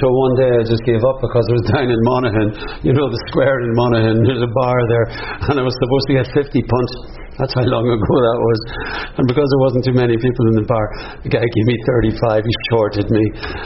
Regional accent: Belfast, Northern Ireland, United Kingdom; I grew up in Anderson's Town, West Belfast.

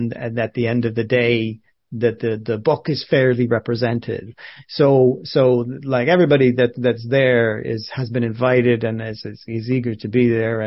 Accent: Rush, Leinster, Ireland; because I'm born Irish, and I grew up partly in Ireland, and my hometown really is in Rush, which is just north of Dublin.

